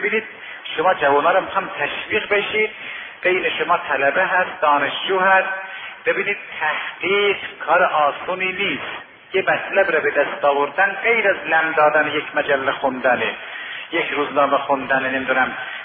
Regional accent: Tabriz, East Azerbaijan, Iran; منم اهل تبریزم،

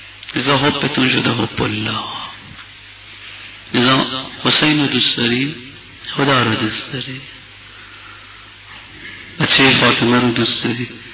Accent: Iran; عرض کردم از ایران اومدم یه توشه معنوی به ما بده

